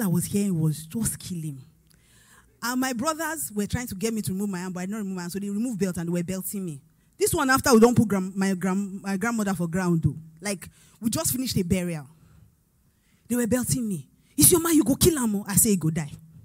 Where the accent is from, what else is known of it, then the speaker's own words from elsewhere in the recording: Onitsugbo, Delta, Nigeria; By the way, I'm from Onitsugbo, so we went to Onitsugbo to do the burial.